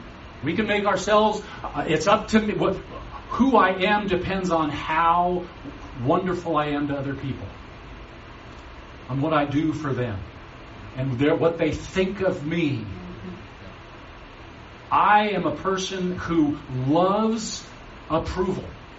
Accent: Bellevue, Washington, United States; we live in Bellevue. I grew up in Bellevue, and Bellevue's changed a little bit since I grew up there.

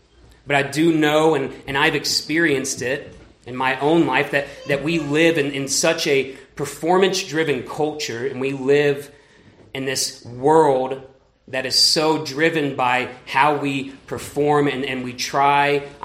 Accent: Texas, United States; So like I said, I grew up in Texas, and I grew up going to church

